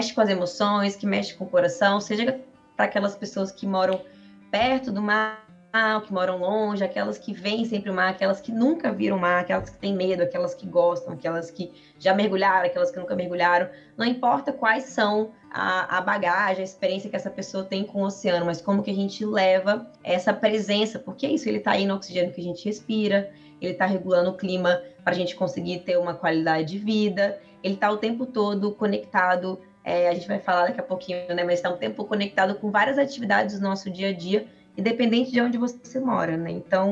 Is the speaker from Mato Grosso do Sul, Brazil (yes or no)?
no; Minas Gerais, Brazil; Eu sou do interior de Minas, né?